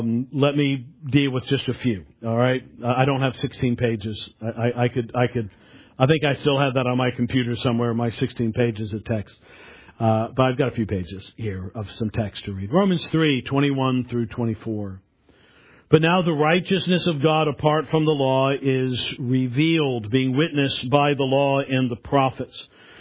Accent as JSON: {"language": "English", "region": "New York", "country": "United States", "said": "Now, I'm from New York. In New York, it was almost easier in some ways to be a Christian because so few people even professed it."}